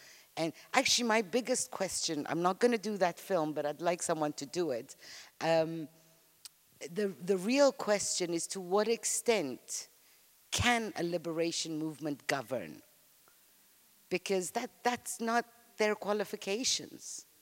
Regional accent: Egypt; I'm Egyptian, and in Egypt we spent many, many years saying

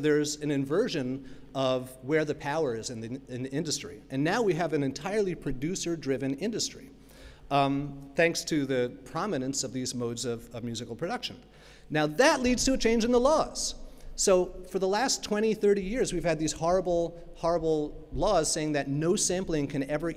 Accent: Brooklyn, New York, United States; So I mentioned before, I'm a New Yorker. I come from Brooklyn, New York, right?

